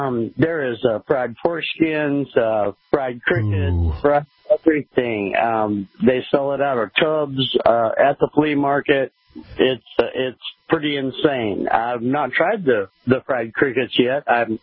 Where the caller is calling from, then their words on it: Arizona, United States; That's the way it is here, but I'm originally from Arizona